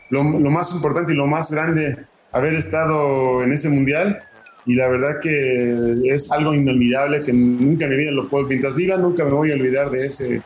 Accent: Mexico; como mexicano que soy

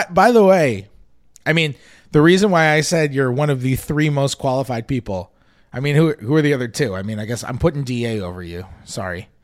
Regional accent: New York City, New York, United States; like, I'm from New York City. When I grew up in the 90s in New York, you know?

